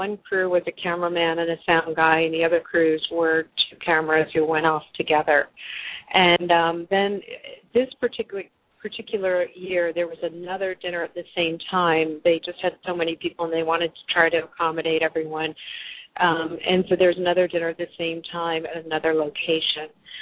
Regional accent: United States; and I'm already American, and my French is not so great

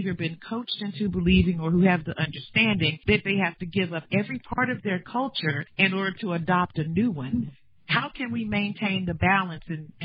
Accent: Charlotte, North Carolina, United States; I know I grew up here in Charlotte, North Carolina

